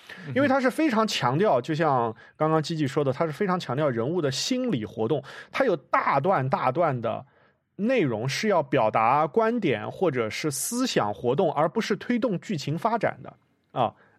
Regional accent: China; 我想说的就是你如果你是一个像我一样在中国出生长大

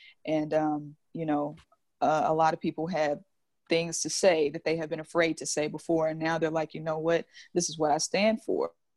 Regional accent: Jackson, Mississippi, United States; So my story is, I grew up in Jackson, Mississippi, where I was called the N-word in the fourth grade

